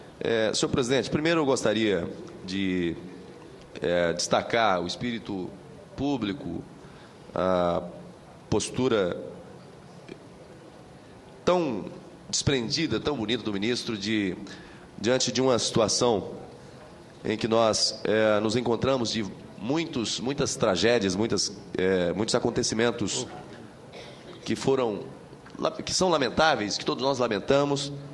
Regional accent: Brazil; como brasileiros que somos

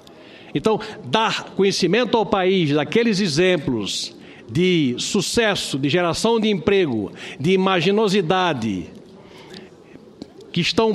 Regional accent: Rio Grande do Norte, Brazil; eu tenho como potiguar e como norte-ugradense muito orgulho em relembrar

